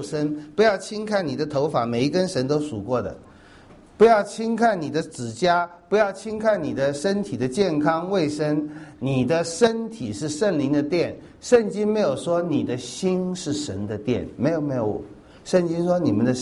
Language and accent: Chinese; China; 人死不会变成鬼的，那是我们中国人的迷信。